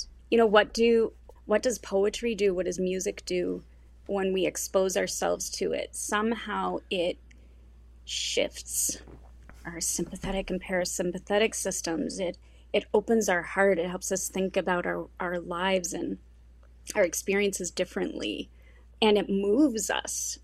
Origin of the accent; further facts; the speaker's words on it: Midwest, United States; And I had an incredibly tight relationship with my church family and community growing up in the Midwest as a Lutheran and in a pretty conservative community.